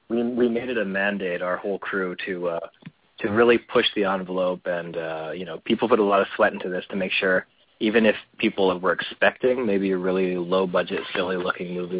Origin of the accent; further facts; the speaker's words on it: Saskatoon, Saskatchewan, Canada; also born or lived in Regina; I'm from Saskatchewan. I'm from Saskatoon, which is another city in Saskatchewan, but I've spent the majority of my life in Regina.